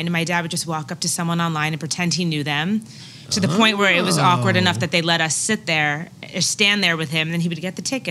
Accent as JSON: {"language": "English", "town": "Franklin Lakes", "region": "New Jersey", "country": "United States", "tie": "born or raised there", "said": "A little town called Franklin Lakes."}